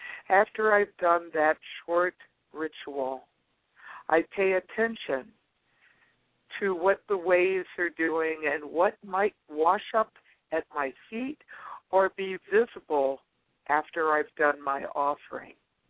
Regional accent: East Coast, United States; Well, I grew up on the East Coast, and the East Coast of America, in particular, the Delaware, Maryland, Virginia area, has been home to me during vacation times

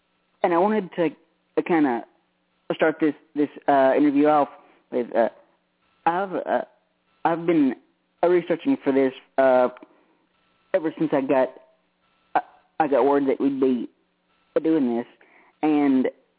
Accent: Tennessee, United States; Tennessee, absolutely.

